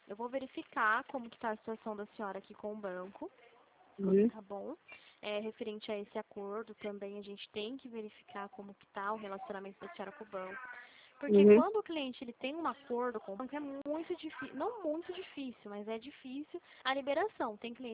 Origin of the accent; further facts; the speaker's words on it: Limeira, São Paulo, Brazil; Eu sou do estado de São Paulo, falo de Limeira, São Paulo, aqui do centro de Limeira.